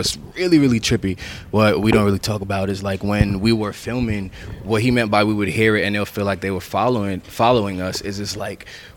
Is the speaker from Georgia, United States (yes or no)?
yes; Atlanta, Georgia, United States; also born or lived in Brooklyn, New York; I grew up in Atlanta. I grew up out here.